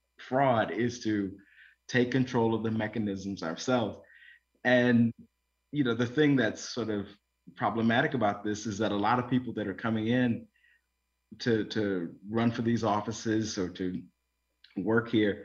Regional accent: Arkansas, United States; So in my home state of Arkansas, there's lots of changes where people are trying to restrict how much absentee voting can occur.

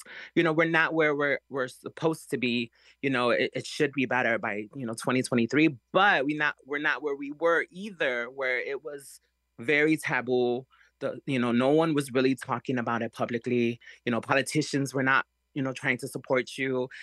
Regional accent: Chicago, Illinois, United States; You know, I grew up in Chicago, through Pilsen, through Cicero and Little Village, and the community around was very judgmental

